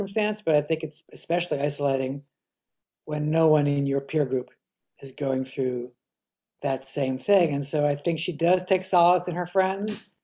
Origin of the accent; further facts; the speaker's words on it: New York City, New York, United States; I'm not a Knicks fan for some strange reason, because I grew up in New York City.